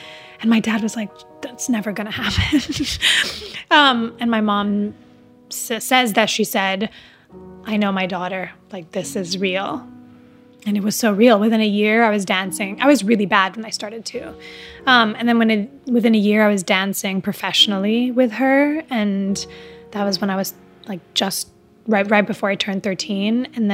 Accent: Dubai, United Arab Emirates; especially growing up in Dubai

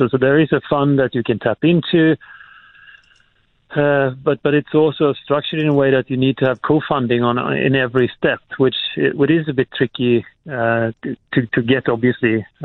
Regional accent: Sweden; Like I come from Sweden, there's a cultural department that basically pays a number of artists and creators a salary on an annual basis.

